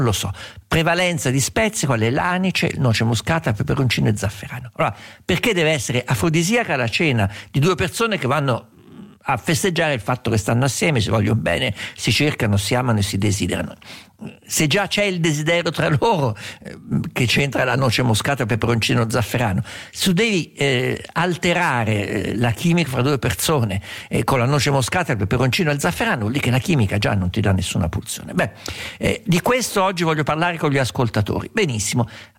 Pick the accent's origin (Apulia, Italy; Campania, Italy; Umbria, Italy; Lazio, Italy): Umbria, Italy; essendo io umbro